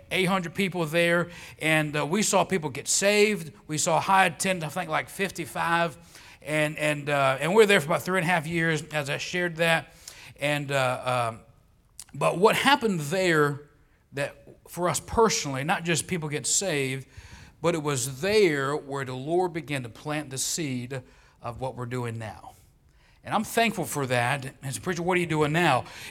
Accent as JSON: {"language": "English", "town": "Chesapeake", "region": "Virginia", "country": "United States", "tie": "born or raised there", "said": "I'm from Southeast Virginia. If you know that part, it's Chesapeake is where I grew up, but not in town."}